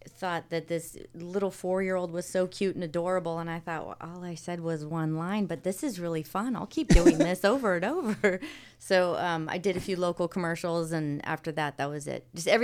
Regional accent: Fresno, California, United States; born there; I was born in Fresno, California, and moved to Orange County. And I've been there ever since.

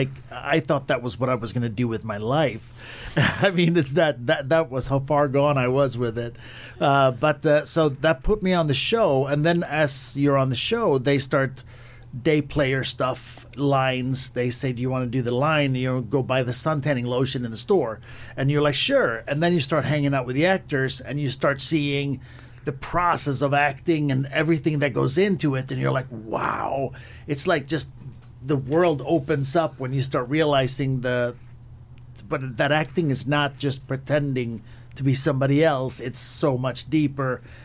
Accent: Malmö, Skåne, Sweden; I am born and raised in Sweden, southern part of Sweden. So Malmo, that's my hometown.

